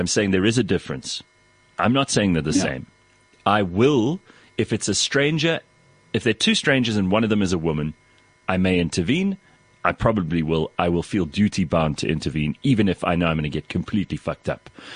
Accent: Pretoria, Gauteng, South Africa; I grew up in Pretoria.

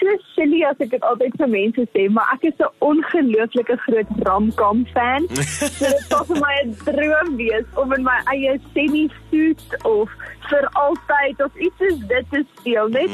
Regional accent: Centurion, Gauteng, South Africa; Wel, ek was gebore in Centurion, groot geword in Centurion en bly nog steeds in Centurion en ek geniet dit hier so in Pretoria.

